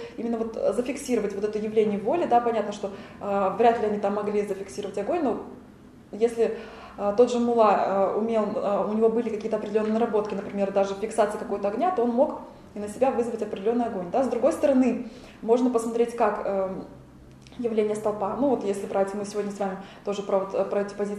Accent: Tatarstan, Russia; я просто выросла в Татарстане, у меня рядом с домом была мечеть

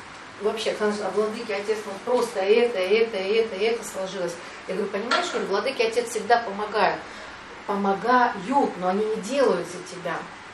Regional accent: Sochi, Krasnodar Krai, Russia; Я говорю, ну, я из Сочи.

